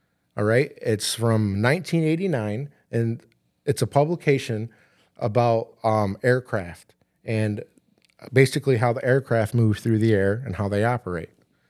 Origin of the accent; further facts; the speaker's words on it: Watertown, United States; I'm from here. I'm from Watertown.